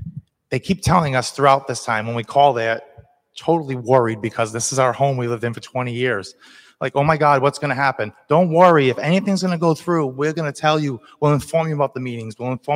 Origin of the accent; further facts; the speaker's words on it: Rhode Island, United States; First, I'm from Rhode Island.